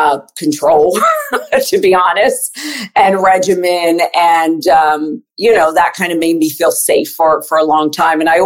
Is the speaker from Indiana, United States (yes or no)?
no; Wilmington, Delaware, United States; I'm from Wilmington, Delaware. That's where I'm born and raised. And my family is all natives of Puerto Rico.